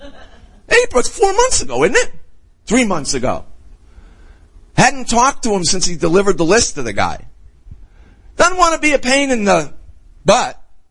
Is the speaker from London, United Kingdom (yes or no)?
no; Scotland, United Kingdom; I'm a Scotsman.